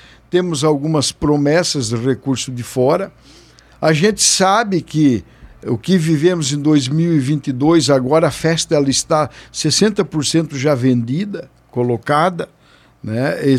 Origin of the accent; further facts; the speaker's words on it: Santa Catarina, Brazil; é a rua onde eu nasci, onde a gente mora